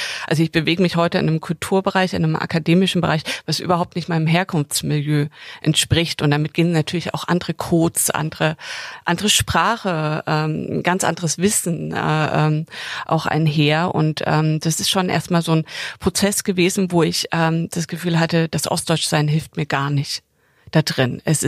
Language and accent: German; East Germany, Germany; Und jetzt saßen wir hier mehrere Nächte zu dritt zusammen als ostdeutsche Frauen